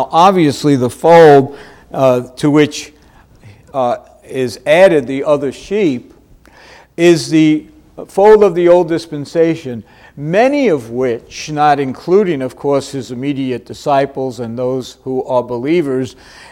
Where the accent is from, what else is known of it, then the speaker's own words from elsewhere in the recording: New York City, New York, United States; Now, I'm a New Yorker, you know that. I'm a city boy, born and raised.